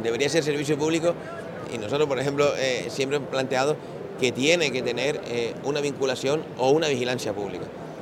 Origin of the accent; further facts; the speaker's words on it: El Hierro, Canary Islands, Spain; Yo soy de la Isla del Hierro y para ir a un especialista tenemos que ir a Tenerife.